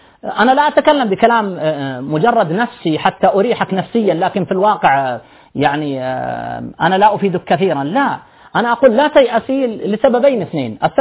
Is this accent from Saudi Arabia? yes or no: yes; Saudi Arabia; عندنا في السعودية